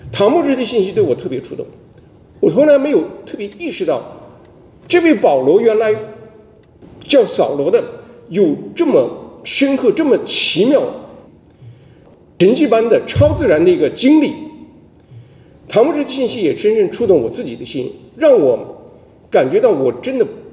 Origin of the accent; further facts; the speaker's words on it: China; moved away as an adult; now in United States; 我在国内无神论背景中长大，大学毕业后随父母移民美国开始读研，